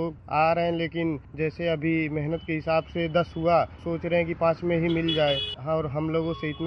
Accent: Uttar Pradesh, India; जनपद मेरा है देवरिया, और मैं लार्ड टाउन का रहने वाला हूं, जो कि मेरा गांव पड़ता है सुनराबारी, लार्ड टाउन में ही है सुनराबारी

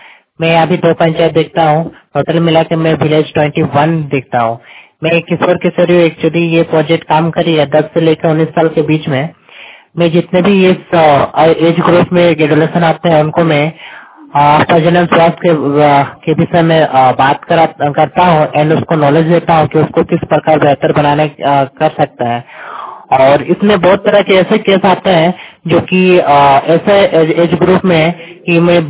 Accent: Morkum, Jharkhand, India; मैं मोरकुम गांव से बिलोंग करता हूँ। गमरिया पंचायत ब्लॉक है।

